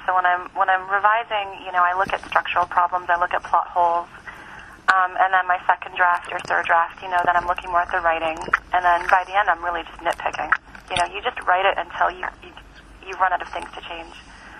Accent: Canada; And I was born and raised in Canada, so I don't speak the language.

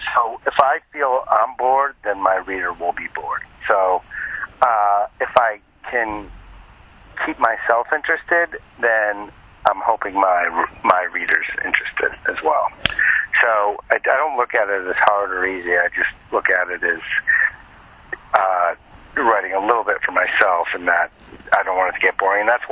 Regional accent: Minneapolis, Minnesota, United States; I grew up in Minneapolis. I still have a house there. My kids grew up there. It has a very Scandinavian feel to it

